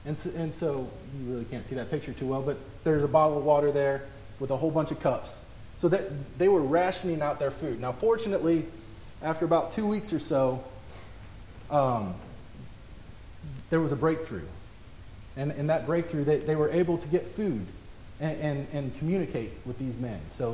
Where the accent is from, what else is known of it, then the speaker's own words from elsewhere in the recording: St. Louis, Missouri, United States; When we were, you know, I grew up in St. Louis.